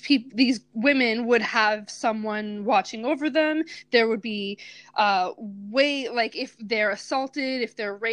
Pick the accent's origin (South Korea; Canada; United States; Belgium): Canada; now in United Kingdom; I live in the UK, where I believe prostitution is decriminalized, at least. And I'm from Canada, where prostitution is decriminalized.